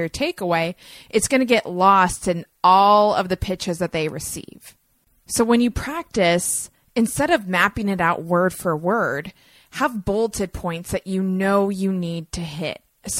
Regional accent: North Carolina, United States; For example, I'm from North Carolina, but I gave my TEDx talk in Ohio.

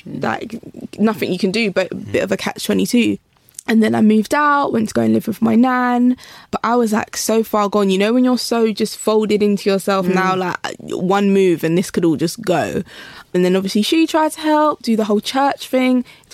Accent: Clapham, London, United Kingdom; I grew up in Southwest London, Clapham. Growing up was great.

